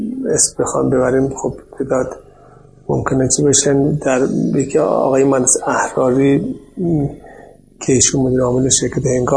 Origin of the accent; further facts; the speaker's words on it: Mahallat, Markazi, Iran; born there; در شهر محلاتم به دنیا آمدم